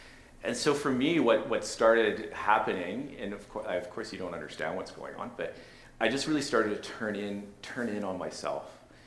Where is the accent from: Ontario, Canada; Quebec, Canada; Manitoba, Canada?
Quebec, Canada; Montreal; So anyways, we succeeded in sneaking our animals to Montreal. My growing up in Montreal